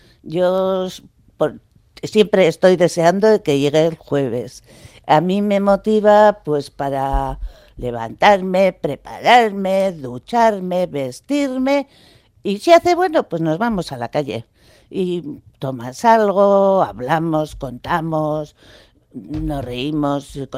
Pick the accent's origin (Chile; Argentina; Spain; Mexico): Spain; Basque Country; now in Gipuzkoa, Spain; yo no soy de Guipúzcoa, yo soy vizcaína